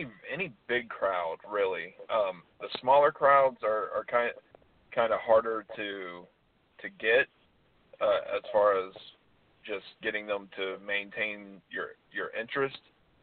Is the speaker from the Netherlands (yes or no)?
no; Florida, United States; But where I grew up in Florida, they did do barbecue Texas style.